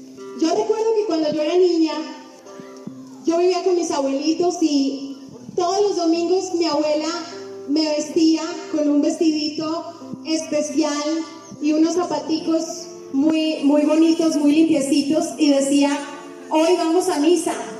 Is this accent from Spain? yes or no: no; Boyacá, Colombia; Es que yo soy boyacense